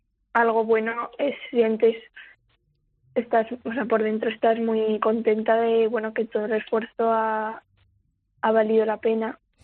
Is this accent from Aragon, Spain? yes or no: yes; Cuarte, Aragon, Spain; De Cuarte, de Huesca.